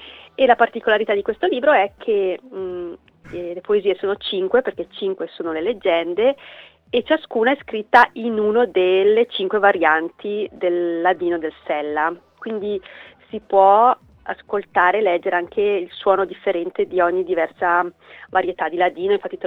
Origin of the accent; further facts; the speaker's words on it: Trentino-Alto Adige, Italy; non solo perché sono cresciuta anche in Val di Fassa